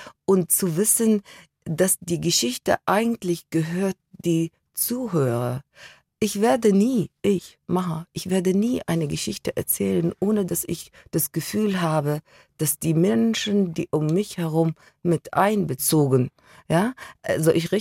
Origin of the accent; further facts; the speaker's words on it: Iraq; Geprägt haben mich meine Kindheit im Irak, die Geschichten meines Vaters und die Erkenntnis, ich bin anders, aber es ist gut so.